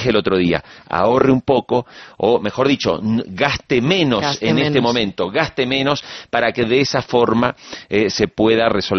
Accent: Argentina; en el año 2001, en mi país, en Argentina, usted con 10 mil pesos en el 2001 se compraba un auto cero kilómetro

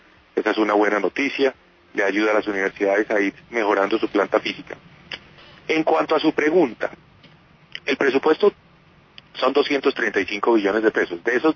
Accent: Bogotá, Colombia; Y yo como bogotano seré el primero en concurrir a ejercer ese derecho de voto

